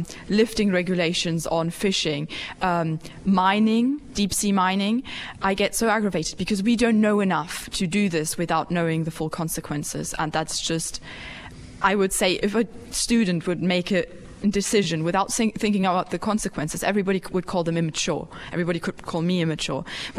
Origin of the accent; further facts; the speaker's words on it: Wolfsburg, Lower Saxony, Germany; So I'm from Wolfsburg, which is...